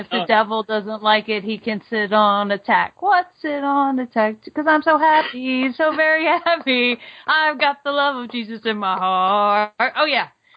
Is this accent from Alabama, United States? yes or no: yes; Alabama, United States; But I grew up in Alabama, so you have a lot of, you know, kind of hellfire and brimstone in the general area around you.